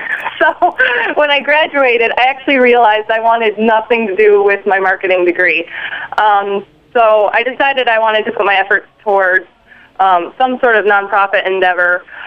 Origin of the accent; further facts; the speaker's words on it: Battle Creek, Michigan, United States; That's correct. I grew up in Battle Creek, Michigan, just kind of in a suburban neighborhood.